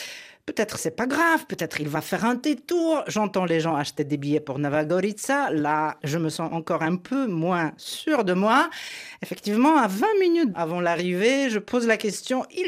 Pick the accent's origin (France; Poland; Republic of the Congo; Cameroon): Poland; je suis polonaise, franco-polonaise.